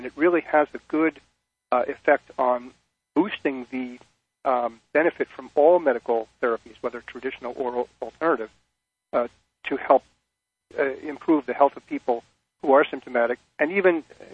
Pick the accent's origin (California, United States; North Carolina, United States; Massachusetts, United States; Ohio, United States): California, United States; Los Angeles; What I wrote about was this article that I read in my hometown newspaper, the Los Angeles Times, Sunday morning